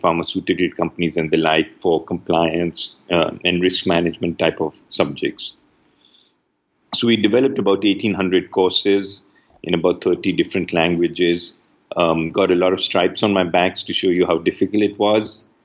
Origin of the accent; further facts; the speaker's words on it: Pakistan; moved away as an adult; I grew up in Pakistan. My dad was in the army, so I had the good fortune of changing schools about a dozen times.